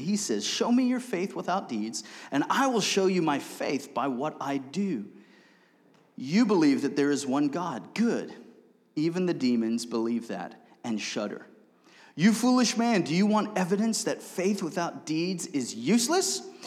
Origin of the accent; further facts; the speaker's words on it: United States; look, you know, I'm an American, right?